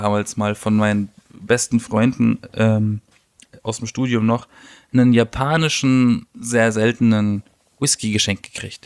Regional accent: Baden-Baden, Baden-Württemberg, Germany; weil ich komme hier aus Baden-Baden, das ist ja so das Nest der reichen Menschen und auch der Neureichen besonders.

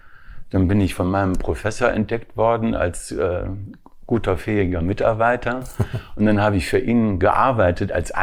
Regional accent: Wuppertal, North Rhine-Westphalia, Germany; also born or lived in Weimar / Berlin; mit 4 Jahren nach Berlin, mit 8 Jahren nach Wuppertal. Glücklicherweise nach Wuppertal, weil ich dann in Wuppertal studieren konnte.

